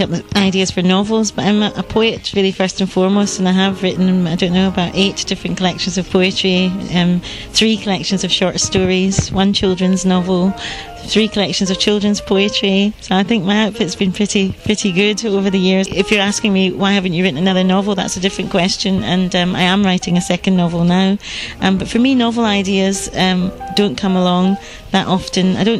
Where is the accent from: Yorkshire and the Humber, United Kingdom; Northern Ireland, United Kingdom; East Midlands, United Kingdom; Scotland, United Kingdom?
Scotland, United Kingdom; Glasgow; also born or lived in Edinburgh; now in Manchester, United Kingdom; No, I was born in Edinburgh, brought up in Glasgow, and I live in Manchester now.